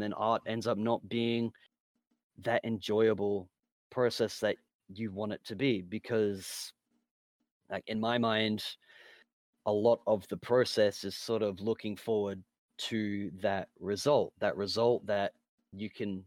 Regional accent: Australia; It's like, I'm an Australian dude.

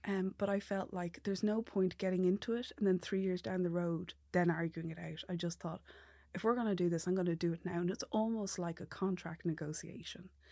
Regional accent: Ireland; what would that look like as an Irish person, brought up Catholic, compared to an Egyptian man brought up Muslim?

